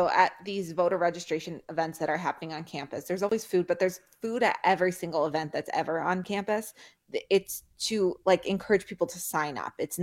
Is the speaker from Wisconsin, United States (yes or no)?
yes; Madison, Wisconsin, United States; Yeah. I'm from Madison.